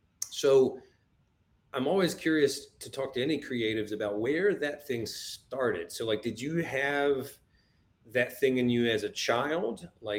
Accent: East Coast, United States; I'm from the East Coast, but I look out today.

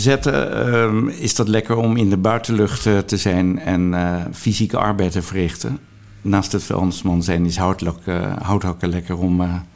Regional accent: Rotterdam, South Holland, Netherlands; ik kom uit Rotterdam en ik wilde hier terug.

